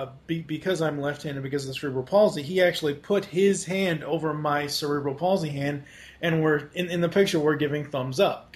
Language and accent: English; Massachusetts, United States; because I'm originally from Massachusetts, so...